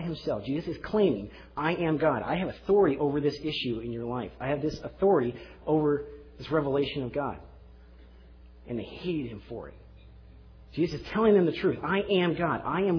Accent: Colorado, United States; I'm a big Bronco fan. I'm a very big Bronco fan. I grew up in Colorado. I was raised there.

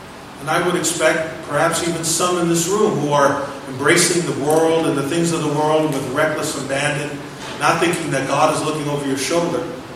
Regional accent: Brooklyn, New York, United States; I remember, again, growing up in Coney Island, the land of entertainment, a boardwalk stretching in front of the Atlantic Ocean there in Brooklyn, stretching for miles.

